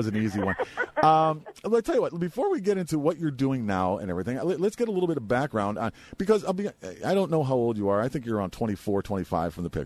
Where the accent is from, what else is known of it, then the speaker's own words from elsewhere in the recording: Ireland; I'm almost 6 feet tall. I'm not that little. but I am Irish.